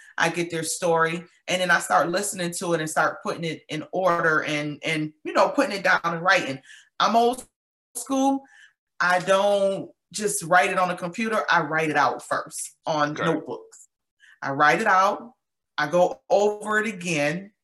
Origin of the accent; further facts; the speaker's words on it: Buffalo, New York, United States; now in Georgia, United States; And yes, I was born and raised in Buffalo. I'm in Georgia now.